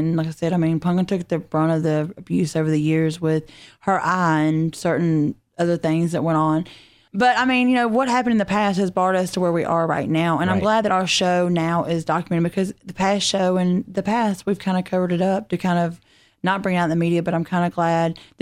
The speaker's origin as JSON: {"language": "English", "town": "Griffin", "region": "Georgia", "country": "United States", "tie": "born or raised there", "lives_now": "Hampton, United States", "said": "I grew up in Griffin, and now I'm in Hampton, right there, like 2 minutes away from Atlanta Motor Speedway."}